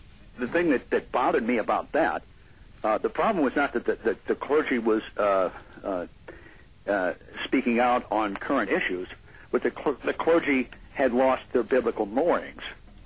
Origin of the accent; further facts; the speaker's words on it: Washington, United States; Yeah, I'm from Eastern Washington, not from Michigan.